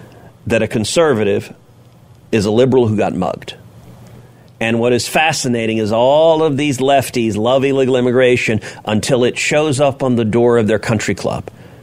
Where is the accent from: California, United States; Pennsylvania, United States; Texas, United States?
Texas, United States; also born or lived in Calgary, Canada; I was born in Canada, in Calgary, and my parents were in the oil and gas business, and I came down to Texas when I was four. My mom was American. My dad was Cuban. I was an American citizen by birth, but I came to America when I was four.